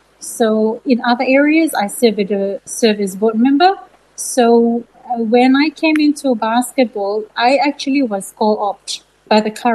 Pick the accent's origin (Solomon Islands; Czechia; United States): Solomon Islands; Well, sport sort of came as I was a very young child. My mom, she's from Bellona, and Bellona is a Polynesian island here in the Solomon Islands, and they love their sport. And I grew up with the first sport of playing netball